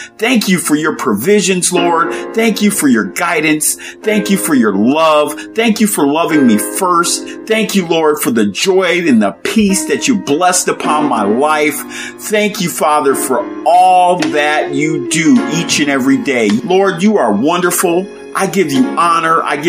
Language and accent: English; New York, United States; born there; I was born in June, so when I was born into hot weather, especially in upstate New York. It was humid, too.